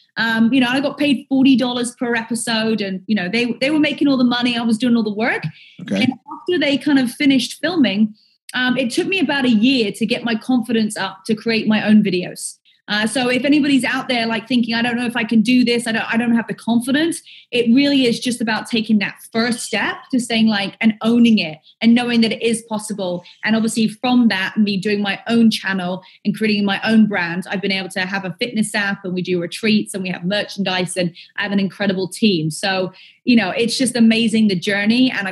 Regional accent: England, United Kingdom; You know, I'm from England. My accent gives that away.

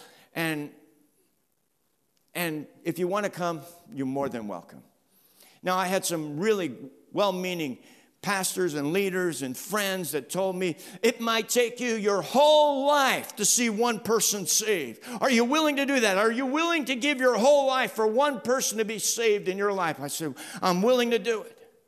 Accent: Florida, United States; I'm thinking I'm from South Florida. I don't know what it's like in St. Joe, but South Florida, if it sprinkles or rains a little bit

